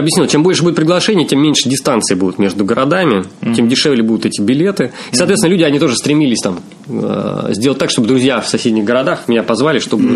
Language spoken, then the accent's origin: Russian; Russia; Я как русский художник, вроде как из России